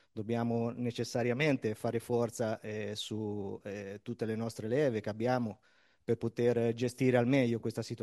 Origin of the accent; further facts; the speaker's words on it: Chiaravalle, Marche, Italy; Io per primo vengo da Chiaravalle